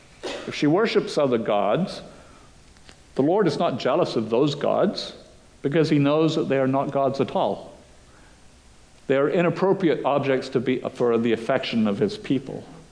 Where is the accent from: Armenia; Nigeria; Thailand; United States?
Thailand; growing up in Thailand